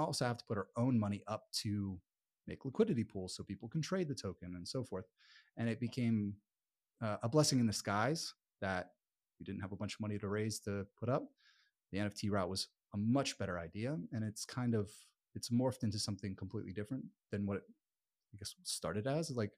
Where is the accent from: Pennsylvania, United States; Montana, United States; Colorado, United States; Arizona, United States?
Pennsylvania, United States; Philadelphia; now in Austin, United States; Philadelphia.